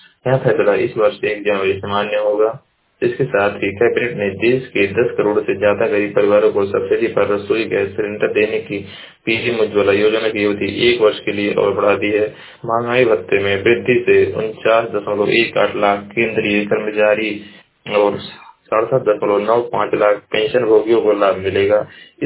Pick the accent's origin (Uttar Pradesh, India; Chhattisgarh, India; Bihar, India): Uttar Pradesh, India; मैं जिला महाराजगंज का निवासी हूँ।